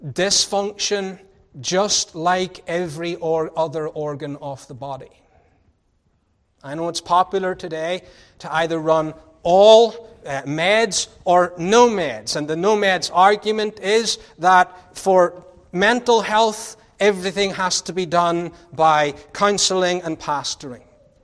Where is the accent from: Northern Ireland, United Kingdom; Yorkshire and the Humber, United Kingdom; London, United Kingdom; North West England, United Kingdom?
Northern Ireland, United Kingdom; I was brought up in Northern Ireland, going every year to motorbike races